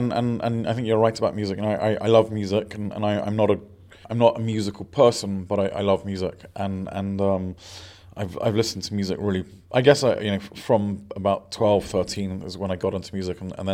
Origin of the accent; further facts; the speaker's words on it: United Kingdom; but we're British, we can do this.